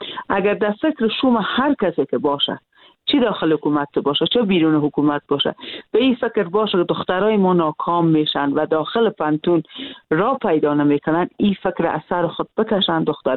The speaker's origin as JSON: {"language": "Persian", "country": "Afghanistan", "said": "ما افغان هستیم، ما به این شرایط افغانستان عادت کردیم"}